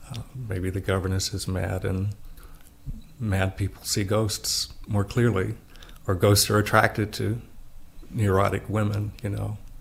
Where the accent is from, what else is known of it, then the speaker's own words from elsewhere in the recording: Louisville, Kentucky, United States; I grew up in Louisville seeing plays at Actors Theater and the Humana Festival.